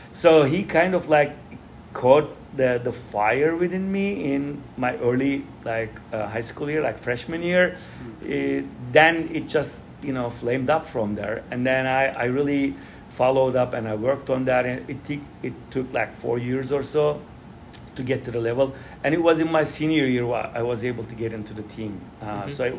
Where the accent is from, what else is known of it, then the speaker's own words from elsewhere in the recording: Turkey; I'm originally from Turkey